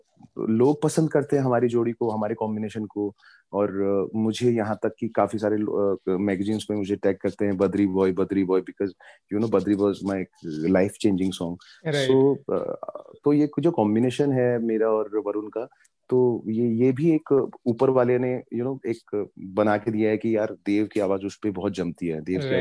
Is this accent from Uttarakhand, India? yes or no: yes; Uttarakhand, India; I am from a little village from Uttarakhand. एक nature का जो एक प्रभाव है वो मेरे अंदर है, क्योंकि मैं पहाड़ों में पला बड़ा हूँ बचपन से, और पहाड़ों से मेरा बहुत लगाव है। मेरी स्कूलिंग भी पहाड़ों में हुई है, मेरा जन्म भी उधर हुआ है।